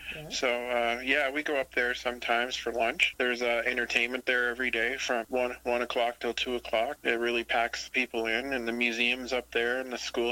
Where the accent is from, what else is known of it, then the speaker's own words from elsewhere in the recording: Ontario, Canada; now in Prince Edward Island, Canada; I'm originally from Ontario myself.